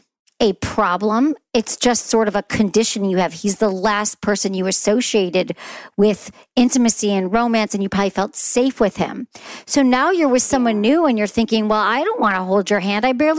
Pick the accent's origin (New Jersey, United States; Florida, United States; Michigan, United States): Michigan, United States; moved away as an adult; because I moved there when I was 22 from Michigan and I didn't know anybody.